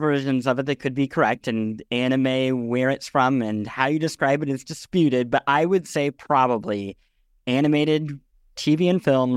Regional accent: Midwest, United States; I grew up in the Midwest. My access to anime was maybe I went to Sam Goody, which is a store people probably don't remember anymore.

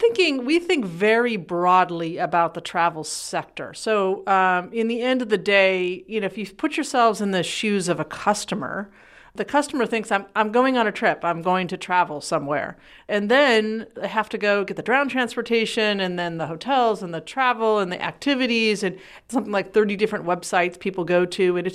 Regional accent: California, United States; I'm from Silicon Valley.

